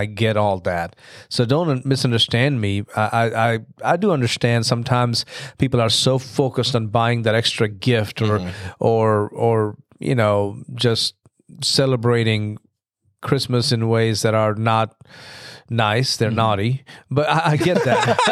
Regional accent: India; now in United States; So as you know, I grew up overseas. I grew up in India

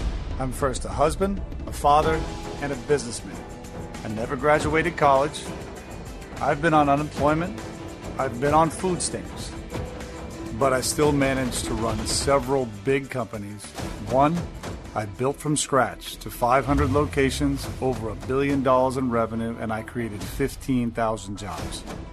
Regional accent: Maine, United States; Well, my motivation for getting in is I'm from Maine. I grew up in Maine.

